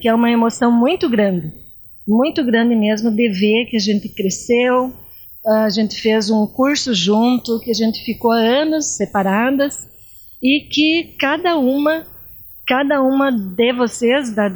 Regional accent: Campina Redonda, Brazil; Eu vim da Campina Redonda, mais as outras meninas também que vieram de outros lugares.

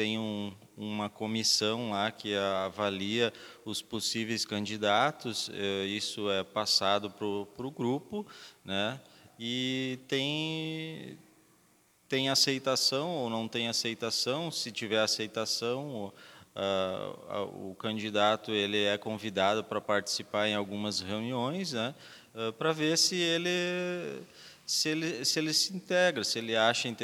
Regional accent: Itapera, Rio Grande do Sul, Brazil; now in Espumoso, Brazil; Eu venho da cidade de Itapera, não nasci aqui em Espumoso

